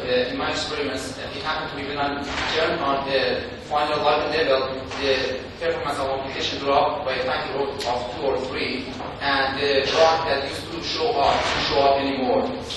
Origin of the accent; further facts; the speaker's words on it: India; I'm from India